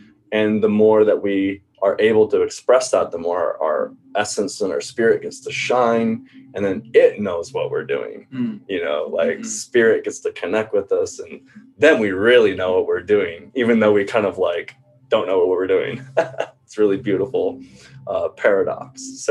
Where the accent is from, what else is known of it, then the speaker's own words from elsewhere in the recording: Guatemala; I'm an American, you know, grew up in Guatemala